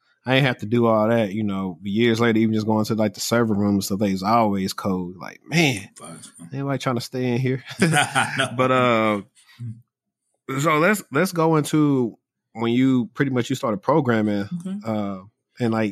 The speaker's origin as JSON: {"language": "English", "region": "Louisiana", "country": "United States", "said": "And I'm from Louisiana where housing is cheap."}